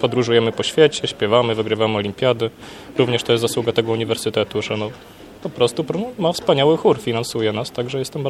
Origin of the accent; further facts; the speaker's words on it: Toruń, Kuyavian-Pomeranian Voivodeship, Poland; now in Gdańsk, Poland; Również jest blisko od mojego rodzinnego miasta, od Torunia.